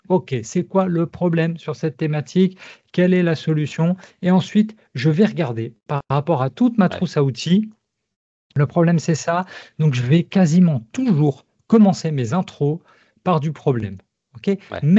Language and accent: French; France; Je peux pas, je suis français